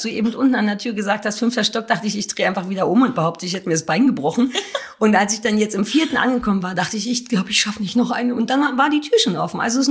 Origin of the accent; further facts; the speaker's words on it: Berlin, Germany; als Berliner lebt man im Grunde in den 3 Kiezen, die einen so umgeben